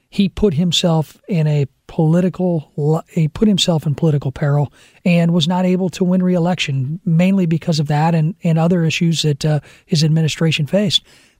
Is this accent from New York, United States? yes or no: no; Illinois, United States; Illinois is a great state, great communities. I love my the district I serve and in my hometown.